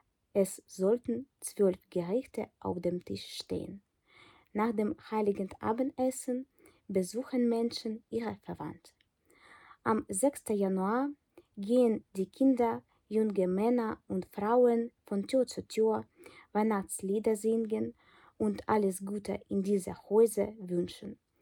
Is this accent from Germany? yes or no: no; Ukraine; ich bin 25 Jahre alt, ich komme aus der Ukraine